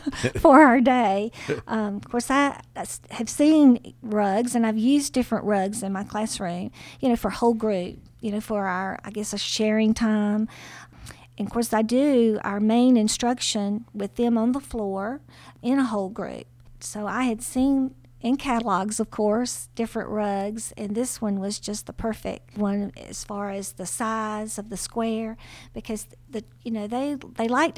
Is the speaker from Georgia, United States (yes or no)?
yes; Hawkinsville, Georgia, United States; I'm from Hawkinsville, Georgia, and I teach here at Pulaski County Elementary School